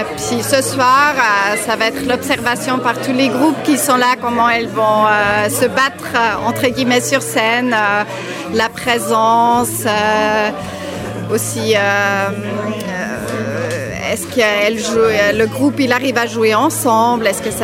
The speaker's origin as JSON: {"language": "French", "region": "Bern", "country": "Switzerland", "said": "c'est un nom suisse-allemand, comme on entend. Je viens de Berne"}